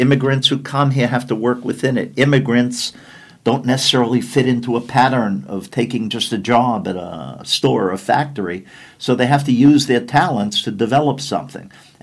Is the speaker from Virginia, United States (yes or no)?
no; Brooklyn, New York, United States; when I was a kid growing up in Brooklyn, I lived in the middle of some of the biggest gangs in the city.